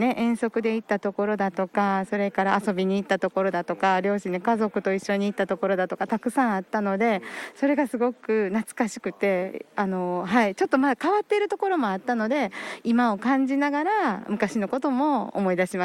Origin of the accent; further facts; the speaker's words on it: Miki, Hyogo, Japan; now in Awaji Island, Japan; 私今住んでるのはミキナ、ごめんなさい、淡路島なんで、実家がミキで、はい、結婚するまでずっとミキに住んでて、まあ、生まれ育った町なんで、